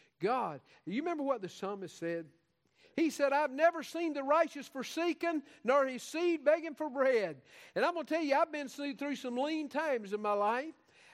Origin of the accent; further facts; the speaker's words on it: United States; born there; I love my country. I'm grateful that I was born in America, and I'm grateful for the privilege I have.